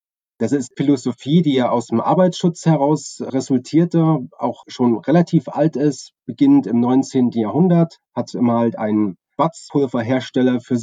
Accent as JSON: {"language": "German", "town": "Chemnitz", "region": "Saxony", "country": "Germany", "tie": "born there", "said": "Ich bin 1982 in Chemnitz geboren"}